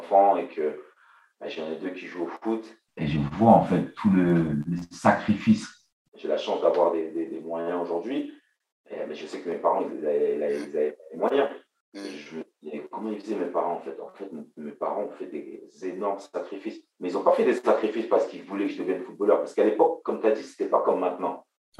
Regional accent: Toulouse, Occitanie, France; born there; Voilà, c'est là que je suis né, à Toulouse.

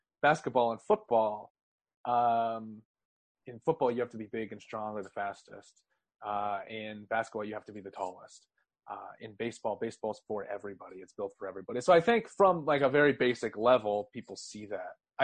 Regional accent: Scottsdale, Arizona, United States; for those who don't know me. For those who do know me, I don't know how they would. I grew up in Scottsdale, Arizona, which is a very baseball-heavy town.

